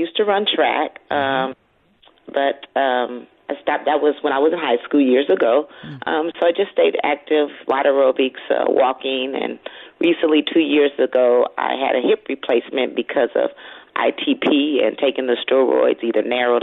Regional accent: Los Angeles, California, United States; I grew up in Los Angeles. My dad worked for the Postal Service for 40 years.

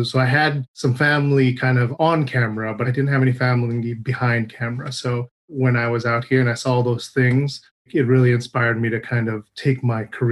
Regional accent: Burbank, California, United States; Yeah, you know, I grew up in Burbank, California. And when you live in that kind of an area, there's lots of stuff happening.

